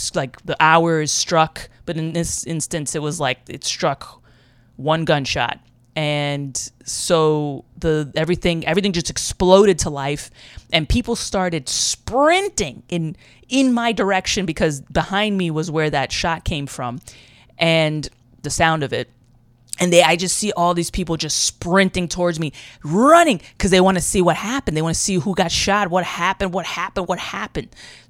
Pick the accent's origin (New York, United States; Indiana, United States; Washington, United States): New York, United States; One time when I was a little kid in the Bronx. I grew up in the Bronx, not the best of neighborhoods.